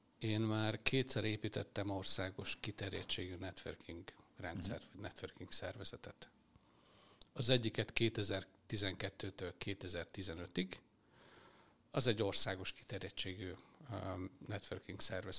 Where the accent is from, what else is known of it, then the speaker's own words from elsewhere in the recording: Porcsalma, Szabolcs-Szatmár-Bereg, Hungary; also born or lived in Csenger / Újfehértó; én Csengerbe születtem, ez egy román határ melletti kis település, majd onnan nagyjából 5-8 kilométerre lévő Porcsalma nevezetű faluba, úgy éreztem már általános iskolában, hogy ez kicsi. Erre apám még kitalálták, hogy elköltözünk egy nagyobb térbe, ezt nevezték Újfehértónak, ez egy 14 ezeres település volt